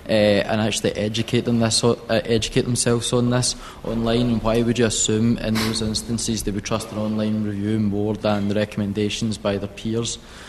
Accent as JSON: {"language": "English", "region": "Scotland", "country": "United Kingdom", "said": "Hi, I'm from Scotland, and it's just more a question"}